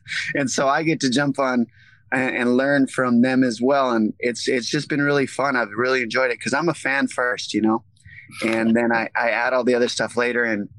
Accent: United States; I'm American. Everybody knows it. Mexican-American.

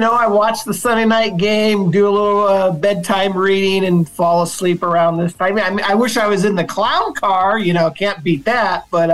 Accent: Seattle, Washington, United States; No, I grew up in Seattle.

